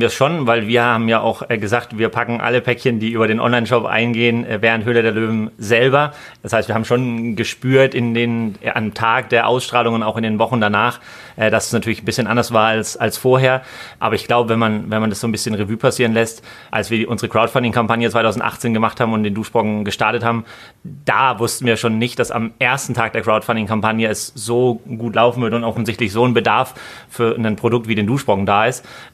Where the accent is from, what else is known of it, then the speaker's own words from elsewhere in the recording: Bavaria, Germany; So war es nämlich bei uns in Bayern.